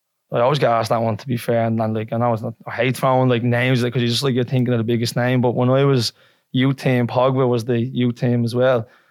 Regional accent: Dublin, Leinster, Ireland; also born or lived in Birmingham, United Kingdom; we grew up in Birmingham with us, and then I moved to Dublin when I was four years old, as you probably know a little bit as well. But no, we moved to Dublin. My nanny and granddad are from Ireland, so we moved over to them

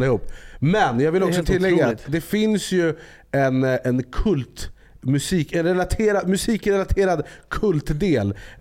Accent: Jordbro, Stockholm County, Sweden; Hemma hos mig i Jordbro där jag växte upp

